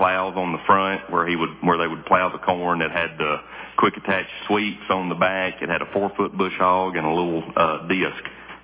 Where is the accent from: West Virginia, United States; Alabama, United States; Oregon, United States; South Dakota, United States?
Alabama, United States; my great grandfather on the farm that I grew up in Alabama, he would have had all of those same tools